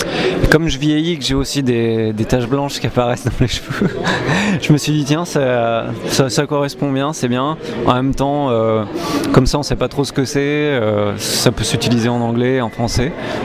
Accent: Angoulême, Nouvelle-Aquitaine, France; now in Tours, France; Alors, je suis originaire d'Angoulême. Voilà. Là, j'habite à Tours, mais depuis 8 ans. Mais à la base, je suis plutôt de Charente, d'Angoulême.

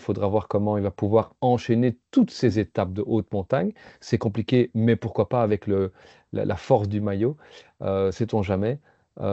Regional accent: Belgium; si en tant que Belge j'avais droit à un vœu, à un souhait, ce serait

